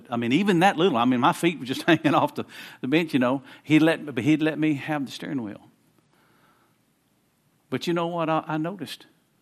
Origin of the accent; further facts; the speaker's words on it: Winter Haven, Florida, United States; born there; we'd drive from Florida. Of course, I was born in Florida, Winter Haven.